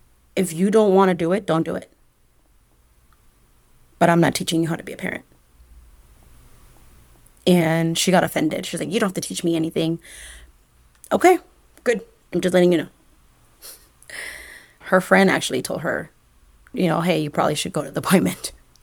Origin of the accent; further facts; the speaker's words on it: California, United States; I grew up in Coachella Valley, so I've been going to Coachella for a long time.